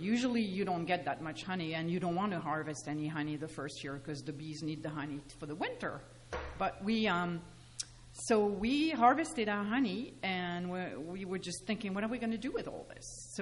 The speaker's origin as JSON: {"language": "English", "country": "France", "second_language": "English", "moved": "as an adult", "lives_now": "United States", "said": "So, as you can hear by my accent, you know, we moved from France 20 years ago."}